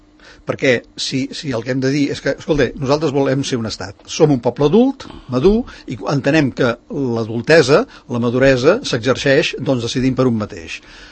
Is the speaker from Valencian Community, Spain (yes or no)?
no; Catalonia, Spain; Som ciutadans del món atès que som catalans